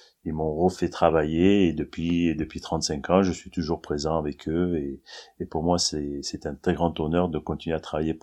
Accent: Marseille, Provence-Alpes-Côte d'Azur, France; parce que je suis de Marseille

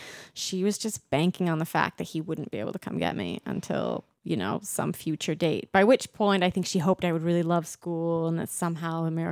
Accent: Idaho, United States; So I was born and raised, the youngest of seven children, on a really beautiful mountain in southern Idaho.

